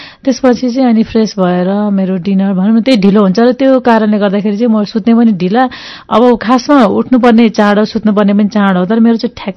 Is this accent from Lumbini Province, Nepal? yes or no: no; Kusma, Gandaki Province, Nepal; also born or lived in Udayapur; मेरो बाल्यकाल चाहिँ मेरो चाहिँ कुस्मा र पर्वत दुइटा गरेर बित्यो, त्यसपछि चाहिँ अनि हामीहरू यता काठमाडौँ आयौँ